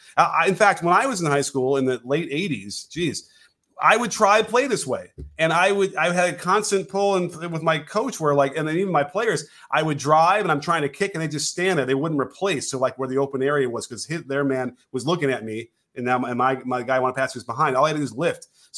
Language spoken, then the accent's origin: English; Chicago, Illinois, United States; So, okay, full disclosure, I grew up in Chicago.